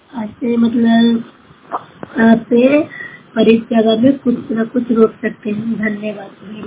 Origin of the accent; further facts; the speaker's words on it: Bihar, India; Block नूतरा Nalanda की रहने वाली हूँ।